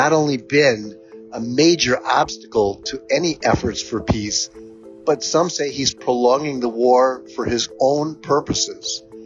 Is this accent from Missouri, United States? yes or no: no; Chicago, Illinois, United States; from Chicago. Many of us Jews in the United States are deeply invested in Israel.